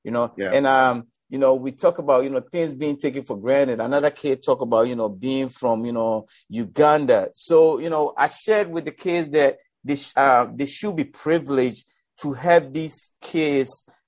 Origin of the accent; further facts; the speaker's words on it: Ghana; being a yes. Ghanaian, you being a Jamaican, you know, the wisdom from our elders